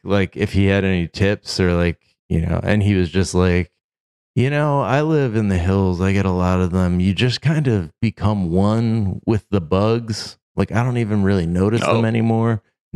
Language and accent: English; East Coast, United States; when I was growing up on the East Coast, or like in a place with seasons